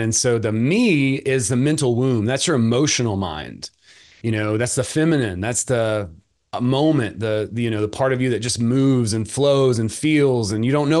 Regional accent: Georgia, United States; I'm from West Georgia. I grew up around a bunch of meth heads.

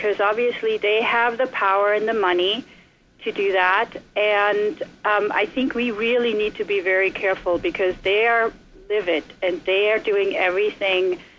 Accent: New York City, New York, United States; I'm from the East Village.

